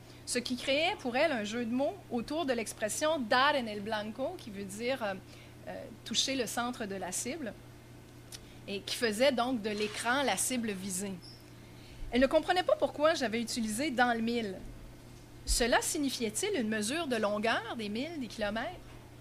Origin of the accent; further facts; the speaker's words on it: Quebec, Canada; je l'ai traduite non pas chez moi au Québec, ni chez elle en Uruguay, mais à l'étranger, en Allemagne.